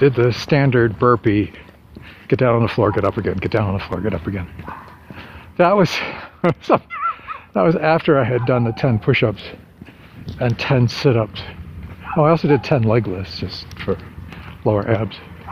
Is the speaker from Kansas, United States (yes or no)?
no; Maine, United States; It's a blue-collar thing. That's the way I was raised in Maine.